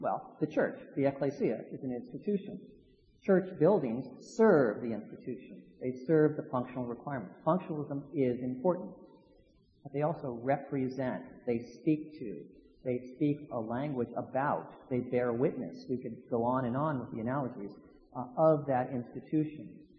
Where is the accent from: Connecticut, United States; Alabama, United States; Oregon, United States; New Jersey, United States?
Connecticut, United States; I grew up in Connecticut, and my aunt and uncle lived next to the Connecticut River.